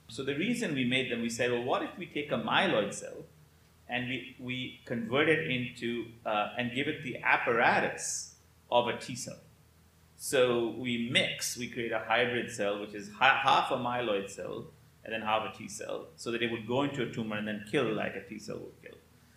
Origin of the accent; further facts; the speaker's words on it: India; now in United States; I grew up in India, and I came quite quickly to university at Stanford.